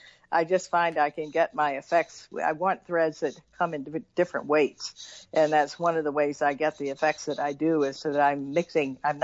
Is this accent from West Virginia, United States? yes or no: yes; West Virginia, United States; And my home state of West Virginia is where Krynek, started in Parkersburg.